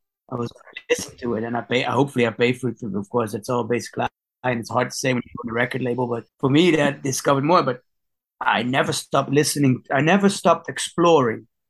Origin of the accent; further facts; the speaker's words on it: Gouda, South Holland, Netherlands; It's kind of weird rhythm, considering I'm from Gouda, the home of the Gouda cheese.